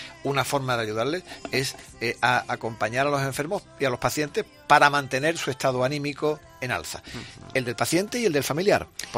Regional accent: Seville, Andalusia, Spain; ¿Y qué te voy a decir yo de mi ciudad y de mi provincia? Claro que somos solidarios, muy solidarios.

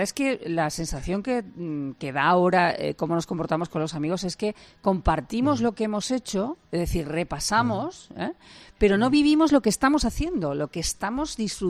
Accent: Albacete, Castilla-La Mancha, Spain; now in Madrid, Spain; yo soy de Albacete, que es una ciudad pequeñita

